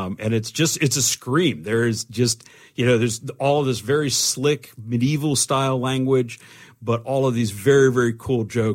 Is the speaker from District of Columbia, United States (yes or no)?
yes; Washington, District of Columbia, United States; I'm originally from Washington, D.C.